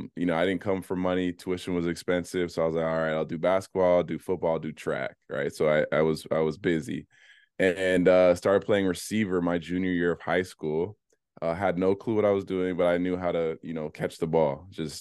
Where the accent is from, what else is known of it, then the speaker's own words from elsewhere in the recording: Mississauga, Ontario, Canada; So, growing up in Mississauga, Ontario, I was a basketball player.